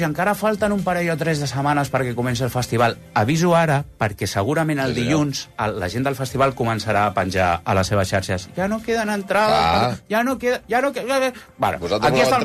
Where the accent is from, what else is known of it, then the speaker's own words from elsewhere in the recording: Sant Feliu, Catalonia, Spain; Perdoneu, perquè com que sóc de Sant Feliu, com es pronuncia...